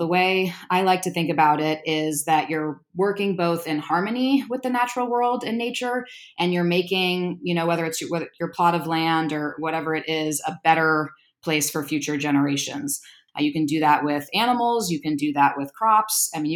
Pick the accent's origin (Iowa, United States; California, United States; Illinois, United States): California, United States; San Francisco; also born or lived in Marin County; So I'm third generation San Franciscan and second generation Marin County.